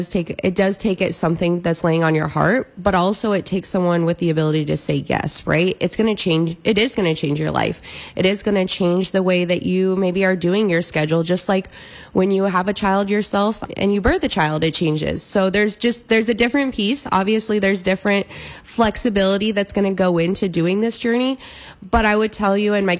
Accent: Knoxville, Tennessee, United States; Yeah, I was born and raised in the Knoxville area

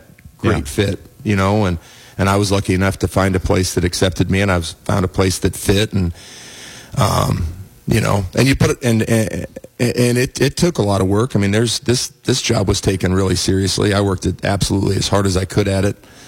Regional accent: Ottumwa, Iowa, United States; growing up in Atumwa, I don't think I ever went through the Albia Square.

